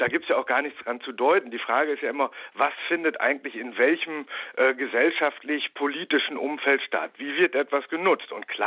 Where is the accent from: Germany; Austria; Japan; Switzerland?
Germany; Osnabrück, Lower Saxony; born there; beim Fall der Mauer war ich 12 Jahre. Ich bin in Niedersachsen in Osnabrück geboren